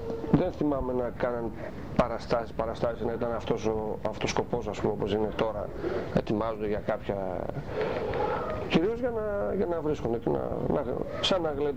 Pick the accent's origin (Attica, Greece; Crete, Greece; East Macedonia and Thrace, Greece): East Macedonia and Thrace, Greece; Komotini; born there; Γιατί εγώ γεννήθηκα στην Κομωτινή, ακόμη και ο πατέρας μου, ας πούμε, που κατάγεται από το χωριό Κίζαρη του νομού, Αμιγές Ποντιακό. Πολύ νωρίς ήρθε στην πόλη, ας πούμε, από 15 χρονών.